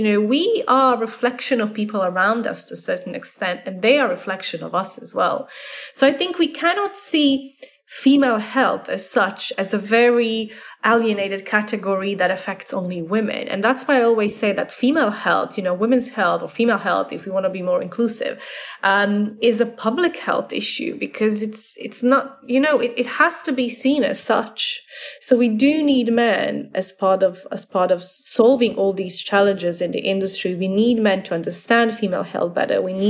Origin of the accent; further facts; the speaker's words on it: Croatia; English is a second language; moved away as an adult; now in London, United Kingdom; because I came to London from Croatia 7 years ago.